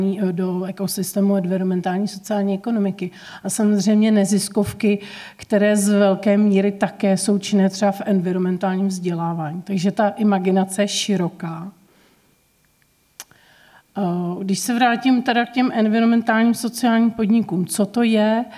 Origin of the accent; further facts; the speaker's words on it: Kamenický Šenov, Liberec Region, Czechia; now in Prague, Czechia; že jsem prožila většinu svého mládí v Libereckém kraji, v Kamenickém Šenově, to je v okrese Česká Lípa